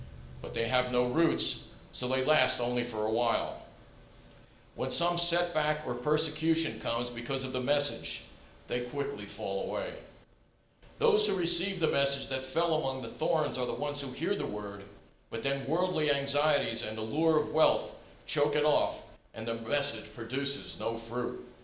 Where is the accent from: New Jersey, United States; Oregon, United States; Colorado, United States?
New Jersey, United States; I speak loud. I'm from New Jersey.